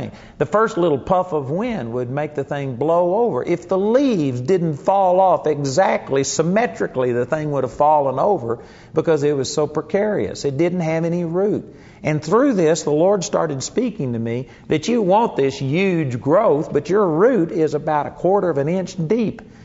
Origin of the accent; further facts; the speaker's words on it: Texas, United States; like oak tree. That's what I grew up with in Texas.